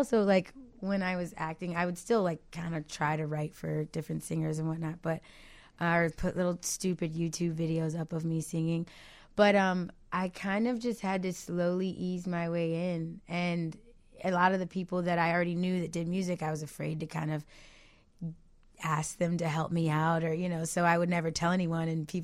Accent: Detroit, Michigan, United States; No, I'm from Detroit.

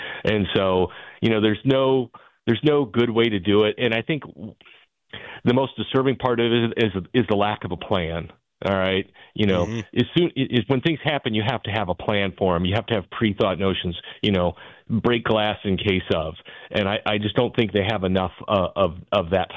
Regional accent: Chicago, Illinois, United States; I grew up in Chicago.

